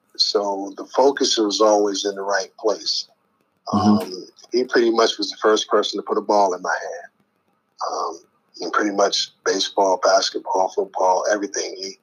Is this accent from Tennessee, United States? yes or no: no; New York, United States; But I pretty much was born and raised in New York, learned a lot, you know, was the foundation for me being who I am to this day. So New York is great.